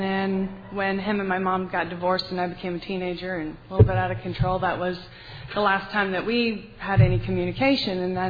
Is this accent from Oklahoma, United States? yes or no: yes; Oklahoma City, Oklahoma, United States; I thought you might need a woman up here. I'm from Oklahoma City, and there's a lot of people here from Oklahoma City as well.